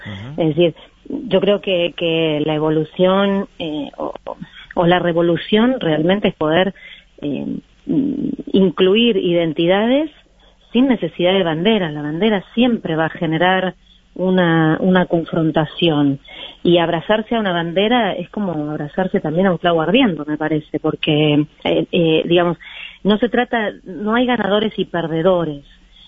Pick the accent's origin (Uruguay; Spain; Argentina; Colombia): Argentina; soy argentina, somos argentinos, estamos acá, estamos familiarizados con todo tipo de crisis